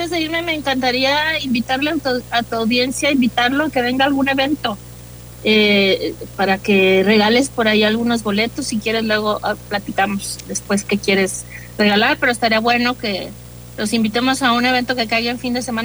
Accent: Puerto Vallarta, Jalisco, Mexico; ¿sabes que yo soy de Puerto Vallarta?

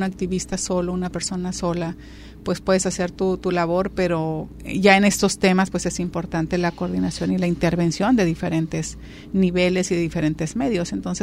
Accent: Puerto Vallarta, Jalisco, Mexico; padres vienen de Michoacán, pero ya somos 6 hermanos. Yo soy la cuarta. Yo ya nací aquí en Puerto Vallarta, en este bendito lugar, allá en los años 1970.

